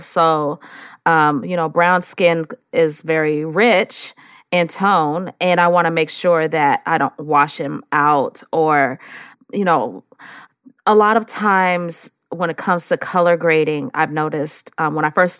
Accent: San Francisco, California, United States; now in Atlanta, United States; Oh, no. I am actually from San Francisco, California.

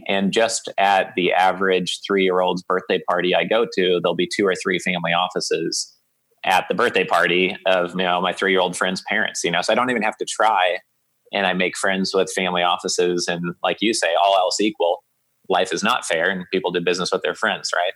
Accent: Oregon, United States; now in Florida, United States; No, I grew up in Oregon.

